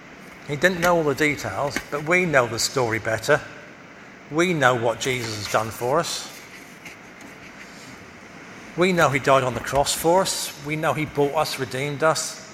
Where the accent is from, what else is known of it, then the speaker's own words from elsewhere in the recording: East of England, United Kingdom; We're British, we do that. We're from Norfolk, we do it that way.